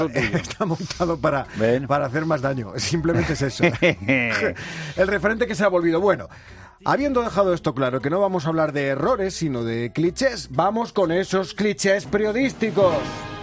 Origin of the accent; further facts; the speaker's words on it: Spain; soy español de pura cepa.